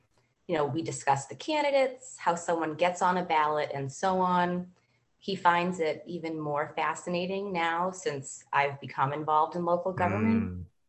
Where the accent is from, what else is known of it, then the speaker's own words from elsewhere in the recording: Walpole, Massachusetts, United States; now in Franklin, United States; So I grew up in Walpole, just right down the road, and I am a product of the public school systems. My family moved here to Franklin in 2017.